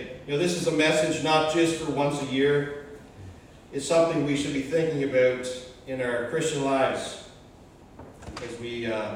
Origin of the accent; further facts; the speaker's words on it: Charlottetown, Prince Edward Island, Canada; I'm just from Charlottetown, so I'm not off island. I'm from the big city of Charlottetown type of thing, or the suburbs, Stratford.